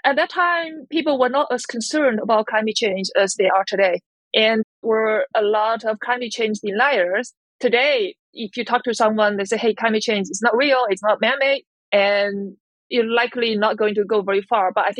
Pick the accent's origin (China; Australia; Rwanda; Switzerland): China; English is a second language; moved away as an adult; also born or lived in Massachusetts; now in Boulder, United States; and I live in Boulder, Colorado, but I was born and raised in China and I went to college there.